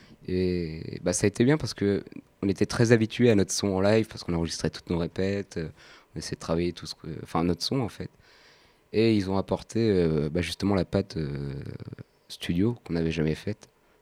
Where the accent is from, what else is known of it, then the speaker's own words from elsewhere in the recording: Yvetot, Normandy, France; on vient tous les deux d'Ifto.